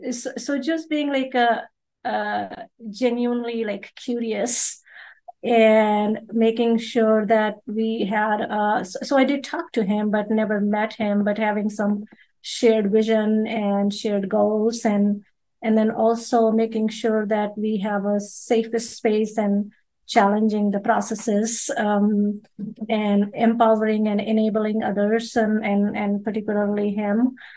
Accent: India; moved away as an adult; now in United States; Originally, I'm from India, and I came to United States about 22, 23 years ago.

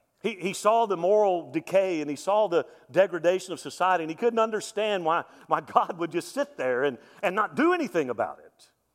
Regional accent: Alabama, United States; And listen, I grew up in South Alabama

